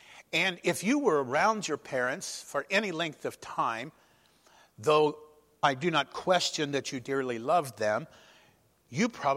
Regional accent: Ireland; Well, I'm just Irish. We love those things, don't we?

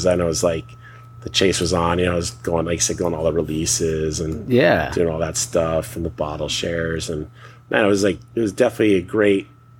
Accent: Midwest, United States; growing up in the Midwest, you know, drinking Miller and Keystone Lights and all that stuff.

